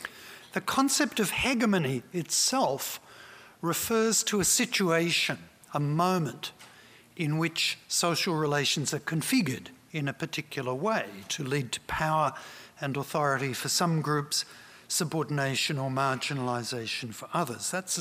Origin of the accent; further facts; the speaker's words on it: Sydney, New South Wales, Australia; in my hometown of Sydney